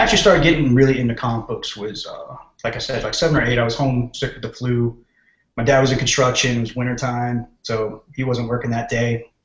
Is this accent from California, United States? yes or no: yes; San Diego, California, United States; I grew up in San Diego, California.